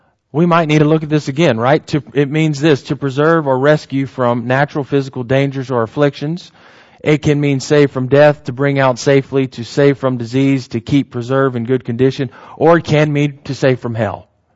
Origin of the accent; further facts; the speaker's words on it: United States; Because I know we're American and we speak English